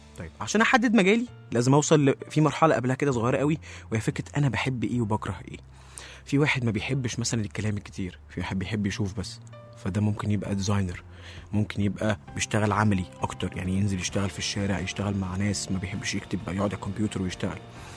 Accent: Egypt; احنا شعب مصري كله الحمد لله بيشتري

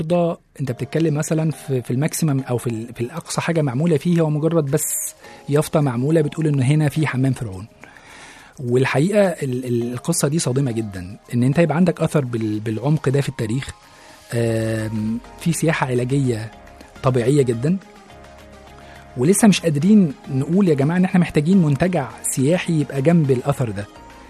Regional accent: Egypt; الأقصر وأسوان إحنا حتى كمصريين يعني من الحاجات أو من الأماكن اللي مش ناس كتيرة جدا زارتها

